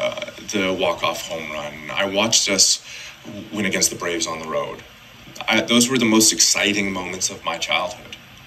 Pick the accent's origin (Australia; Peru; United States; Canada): Canada; Toronto, Ontario; Yeah, I was a Toronto boy. I grew up in Mimico, like Shorne Park Lawn. A little bit of time in Oakville, but my family worked in downtown Toronto